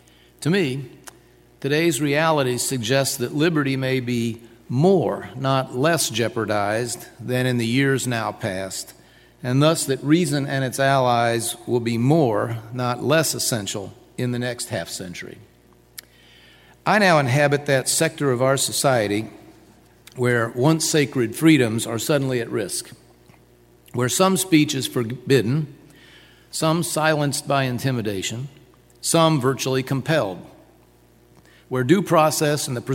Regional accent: Indiana, United States; Of all the accolades that my home state garnered during the years of my elected public service, none was more gratifying to me than Indiana's rating as the second freest state.

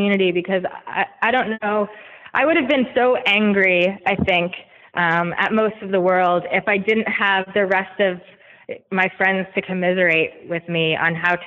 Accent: Albany, New York, United States; Albany, New York.

